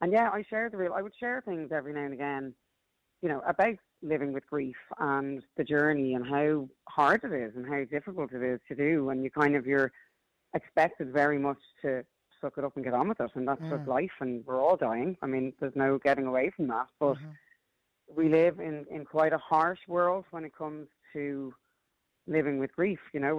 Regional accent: Dublin, Leinster, Ireland; also born or lived in London; So I moved from London home to Dublin. I'm back in with my mum and dad, with my dog, my gorgeous Kobe at the time, and pregnant with Miss Lily, who's now 12.

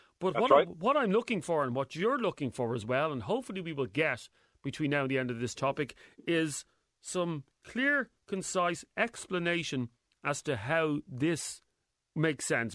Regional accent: Ireland; And I'm proud as an Irish man of the I mean, you look at places like Austria

